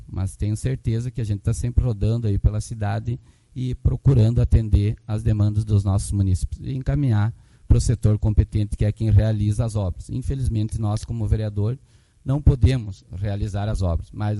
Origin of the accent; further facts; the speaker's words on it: São Valentim, Rio Grande do Sul, Brazil; era minha conhecida desde quando eu era criança, lá em São Valentim, no interior.